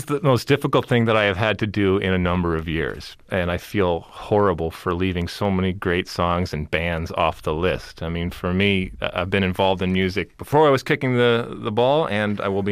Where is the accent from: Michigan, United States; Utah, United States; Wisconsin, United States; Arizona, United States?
Michigan, United States; So I grew up outside of Detroit from a musical standpoint, where the 80s really impacted me.